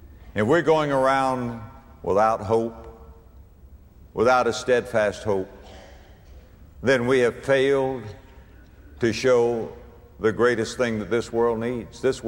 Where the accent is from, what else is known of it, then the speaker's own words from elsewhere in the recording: United States; I'm an American.